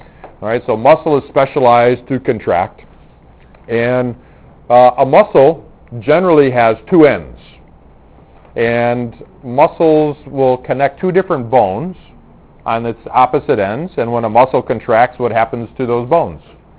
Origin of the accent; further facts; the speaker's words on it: Chicago, Illinois, United States; I grew up in Chicago, and we would get snow all the time in the wintertime